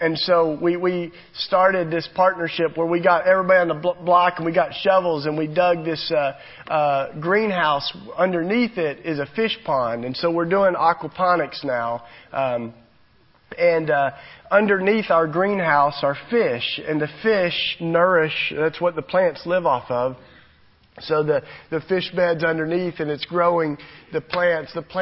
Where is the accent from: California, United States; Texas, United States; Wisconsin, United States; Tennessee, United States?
Tennessee, United States; I mean, I grew up in Tennessee.